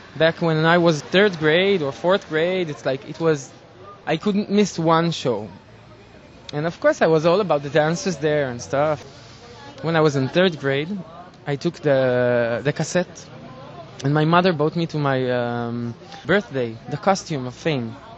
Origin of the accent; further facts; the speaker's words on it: Hadera, Haifa District, Israel; born there; English is a second language; I was born in Hadera.